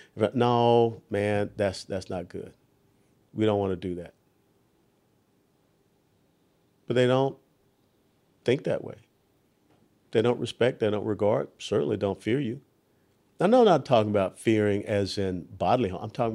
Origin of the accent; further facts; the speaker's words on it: Atlanta, Georgia, United States; Yeah, you, back in Atlanta, my hometown.